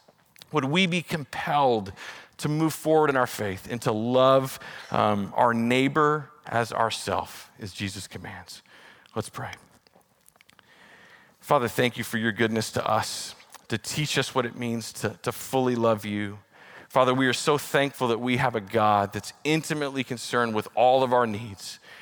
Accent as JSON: {"language": "English", "region": "Texas", "country": "United States", "lives_now": "Fresno, United States", "said": "You know, I was an import from Texas, and as I came to Fresno, I just didn't see our city."}